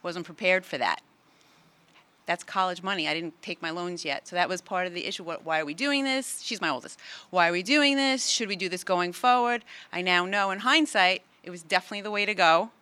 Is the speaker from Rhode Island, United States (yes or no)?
no; Plainview, New York, United States; I grew up in Plainview. My kids are in Plainview.